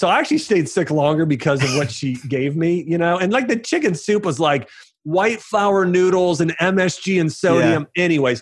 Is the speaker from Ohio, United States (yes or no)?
yes; Ohio, United States; And I'm not from Nashville. You know, I'm from Ohio, not far where you're from in Pennsylvania.